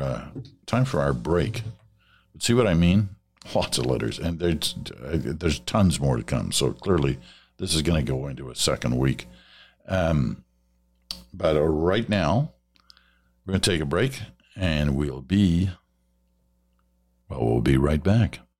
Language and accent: English; Toronto, Ontario, Canada; He tells the story of his life growing up in North Toronto, which I can relate to. Unlike me, though, he had immigrant parents